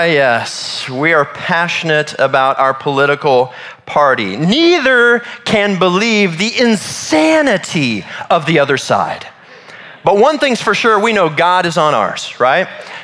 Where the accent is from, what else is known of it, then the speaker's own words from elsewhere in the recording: Kansas City, Missouri, United States; I'm from Kansas City, Missouri, and that's my home team.